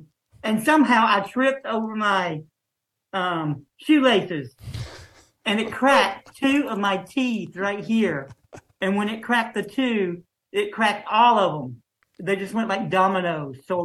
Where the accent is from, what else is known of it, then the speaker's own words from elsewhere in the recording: Alabama, United States; also born or lived in Florida; I was born in Florida. I love the beach. And then me and my family, we moved to Alabama.